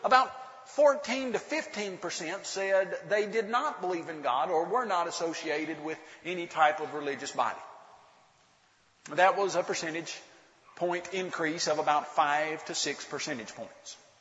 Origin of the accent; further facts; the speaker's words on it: Columbia, Tennessee, United States; I grew up in Columbia, Tennessee, just below Nashville.